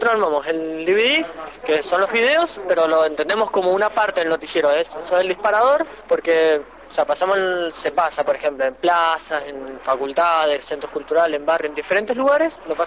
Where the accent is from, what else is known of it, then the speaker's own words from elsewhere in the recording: Mendoza, Argentina; de Mendoza